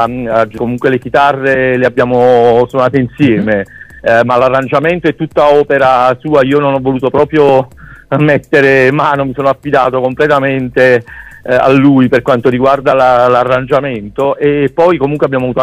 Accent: Naples, Campania, Italy; la band, che appunto siamo tutti di Napoli

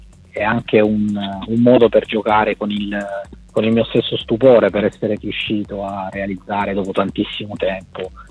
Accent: Taranto, Apulia, Italy; now in Bologna, Italy; a Taranto, che è la mia città d'origine, e poi a Bologna, che è la città dove attualmente vivo

